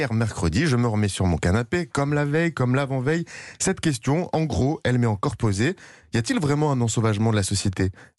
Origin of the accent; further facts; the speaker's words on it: Saint-Etienne, Auvergne-Rhône-Alpes, France; moi, je viens de Saint-Etienne, vous avez oublié.